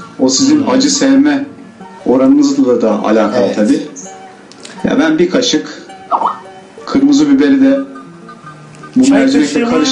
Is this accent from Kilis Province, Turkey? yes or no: yes; Kilis, Kilis Province, Turkey; Mücedder'e biz Kilisliyiz aslen.